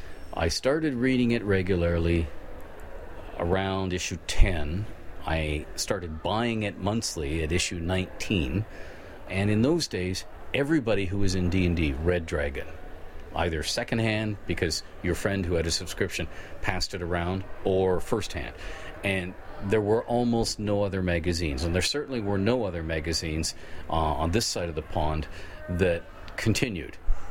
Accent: Canada; Well, I'm a Canadian. I'm 51 years old.

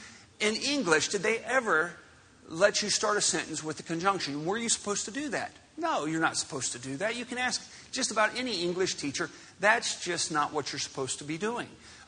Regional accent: Missouri, United States; I'm a hillbilly from Missouri.

